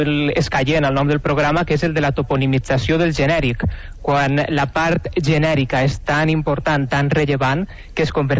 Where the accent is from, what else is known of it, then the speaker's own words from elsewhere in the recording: Valencian Community, Spain; Sí, ja m'ho enganxa que sóc valencià, la veritat que dic dos paraules i se'm nota de seguida, no?